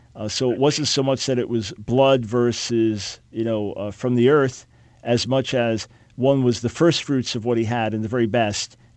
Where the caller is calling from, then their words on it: Brazil; I'm from Brazil. Here in Brazil, we're having some trouble with some atheists